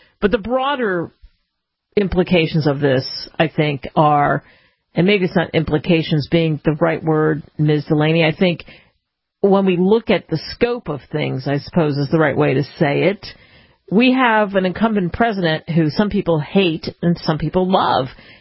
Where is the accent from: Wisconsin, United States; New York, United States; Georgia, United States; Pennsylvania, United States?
Pennsylvania, United States; Philadelphia; I mean, I grew up in Constitution Lane. I grew up in Philly.